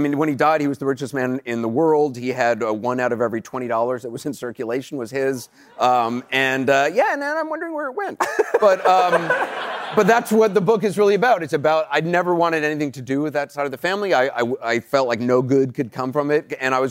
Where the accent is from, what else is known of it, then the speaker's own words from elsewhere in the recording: New York City, New York, United States; I would, my friend Michael Uchtdell lived across the street in a high rise. And I would go over there and trick-or-treat.